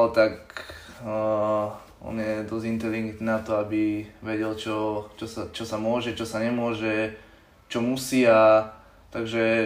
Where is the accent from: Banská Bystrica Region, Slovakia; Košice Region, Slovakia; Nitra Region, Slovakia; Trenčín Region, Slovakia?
Trenčín Region, Slovakia; Liešťany; Som z Liešťan.